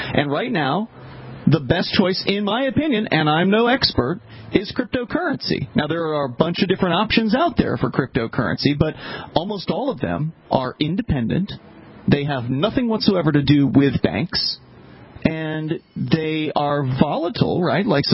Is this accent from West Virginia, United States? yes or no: no; Keene, New Hampshire, United States; Actually, I use Bitcoin regularly to eat food in my hometown of Keene, New Hampshire.